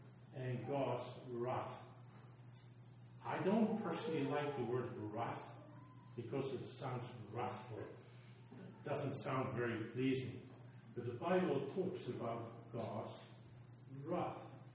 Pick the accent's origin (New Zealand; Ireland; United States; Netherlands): Netherlands; English is a second language; Very fortunately, I was growing up in Holland.